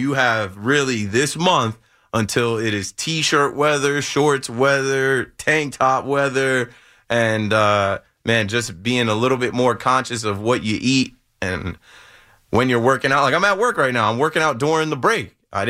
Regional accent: New Jersey, United States; I'm from the Jersey Shore where MD Dub is the official, unofficial start of summer.

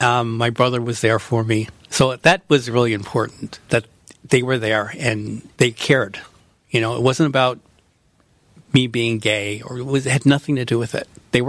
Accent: United States; I'm from the United States. And I have HIV, and I'm doing well.

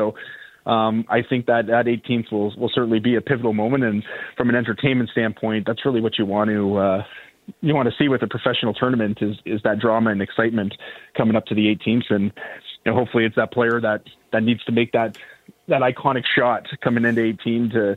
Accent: Oakville, Ontario, Canada; I grew up in Oakville, so just down the street from Glen Abbey

